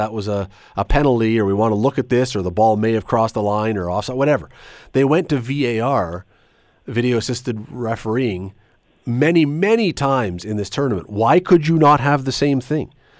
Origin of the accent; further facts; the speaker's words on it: Canada; maybe it's just I'm brought up as a Canadian.